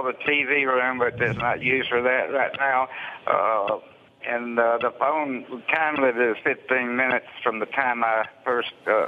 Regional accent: Alabama, United States; Well, my family aren't able to come up here. Like you said, I'm from Alabama, and It's a long way

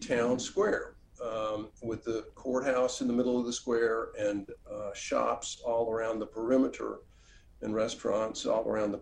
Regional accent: Oxford, Mississippi, United States; Well, the house that I grew up in Oxford was directly across the street from Faulkner's home.

